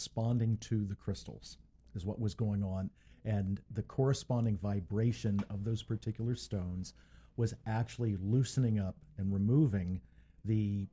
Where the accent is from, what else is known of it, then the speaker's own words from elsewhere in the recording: Pittsburgh, Pennsylvania, United States; Well, I'm from Pittsburgh, so.